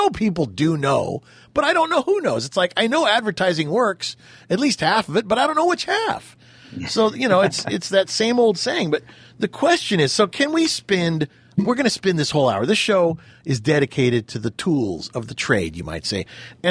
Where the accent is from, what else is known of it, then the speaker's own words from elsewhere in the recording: California, United States; also born or lived in Houston, Texas; even though I was born in Houston, Texas, and then grew up in Southern California after we moved there when I was about two.